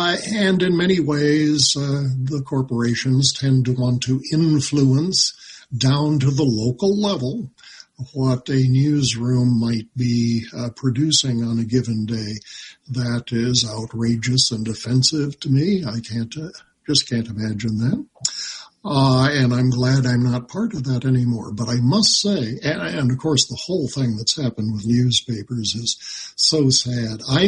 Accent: Libby, Montana, United States; I grew up in Libby, so as a high schooler at 14 to 18 years of age, I was a disc jockey, an announcer, and read the local obituaries on the air on good old KLCB radio.

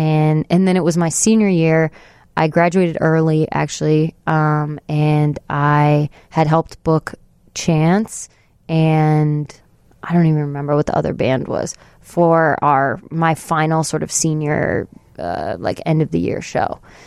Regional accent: Appleton, Wisconsin, United States; And I was like, no, I'm from Appleton. Like we don't have it up there.

